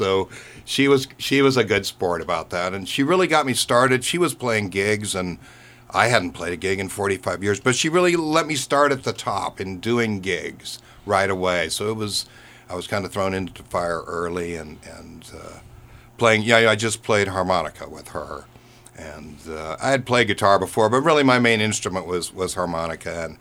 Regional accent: Berkeley, California, United States; I grew up in Berkeley, and we spent a lot of time over in San Francisco

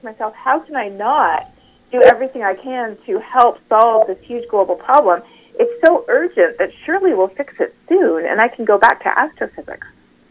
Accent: Canada; growing up in Canada, I learned about climate change at a very early age. It's part of our educational system.

